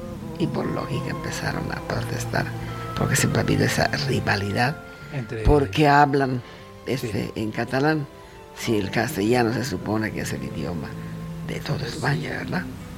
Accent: Mexico; yo al principio no entendí qué estaba pasando, como buen mexicano

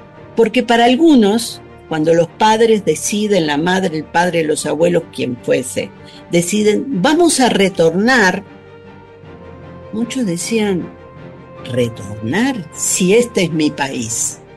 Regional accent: Uruguay; now in Mexico; soy ciudadana uruguaya, aunque no se quiera, porque en Uruguay no se puede renunciar a la nacionalidad, y soy ciudadana naturalizada mexicana también. Salí del Uruguay por razones políticas

